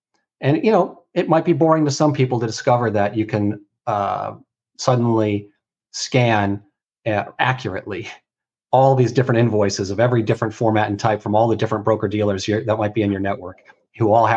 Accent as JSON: {"language": "English", "town": "Chicago", "region": "Illinois", "country": "United States", "said": "partly because I'm from Chicago, being a Cubs fan"}